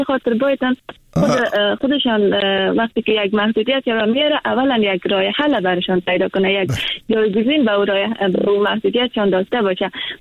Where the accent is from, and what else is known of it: Afghanistan